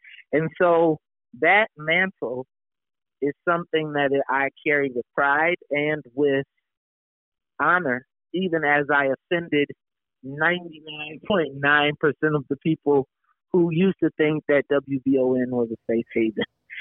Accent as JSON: {"language": "English", "town": "Chicago", "region": "Illinois", "country": "United States", "said": "And I'm from Chicago, so I get the, I get it."}